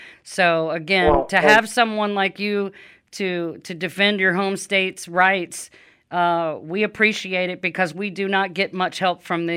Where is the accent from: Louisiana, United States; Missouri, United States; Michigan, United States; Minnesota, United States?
Louisiana, United States; moved away as an adult; now in Alabama, United States; And I'm not even from Alabama. I've lived here most of my adult life, but I'm from Louisiana.